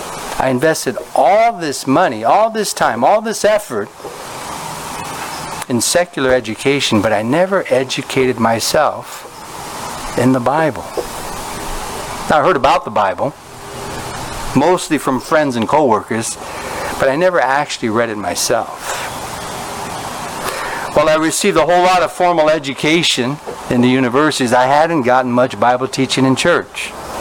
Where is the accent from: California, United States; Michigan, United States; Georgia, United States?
California, United States; Los Angeles; I grew up right here in Echo Park, in the Echo Park area, and I have to say, I really did get a pretty good education back in that day.